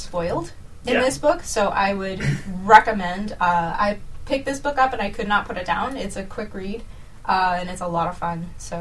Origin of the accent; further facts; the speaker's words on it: Montreal, Quebec, Canada; I grew up in Montreal, which is also huge for festivals.